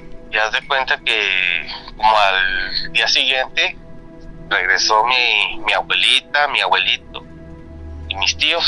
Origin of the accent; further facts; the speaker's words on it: Durango, Mexico; now in Atlanta, United States; Estoy en Estados Unidos, soy mexicano, soy de Durango.